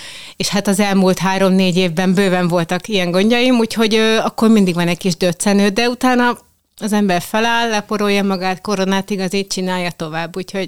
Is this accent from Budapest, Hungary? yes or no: yes; Budapest, Hungary; Én budapesti vagyok, és nekem már az egy óriási nagy szám, hogy én a gyerekeimet a Balatonparton sétáltathatom minden nap.